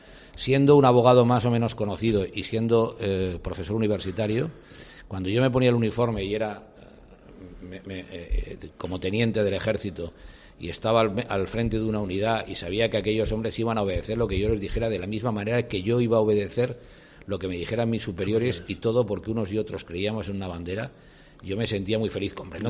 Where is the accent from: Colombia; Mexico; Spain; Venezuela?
Spain; Barcelona, Catalonia; Ser barcelonés es mi forma de ser catalán. Y mi forma de ser... como catalán, soy español.